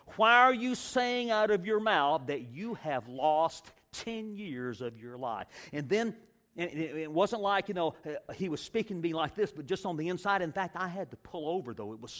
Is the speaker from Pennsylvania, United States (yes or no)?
no; Greenville, South Carolina, United States; the other company was in Greenville, South Carolina. Wow. I mean, that's my hometown. I went to high school here. I grew up here.